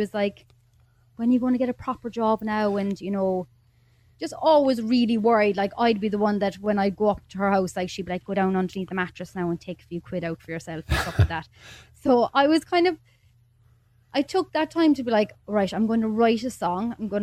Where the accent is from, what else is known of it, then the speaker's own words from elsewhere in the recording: Ireland; Like I was delighted, obviously, that it was Dermot with us both being Irish